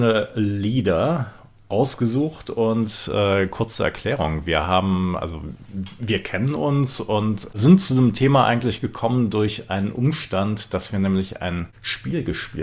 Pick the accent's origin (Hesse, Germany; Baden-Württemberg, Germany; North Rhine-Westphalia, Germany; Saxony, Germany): North Rhine-Westphalia, Germany; Bonn; ich komme ja aus Bonn und ich habe die Friedensbewegung wirklich hautnah mitgekriegt.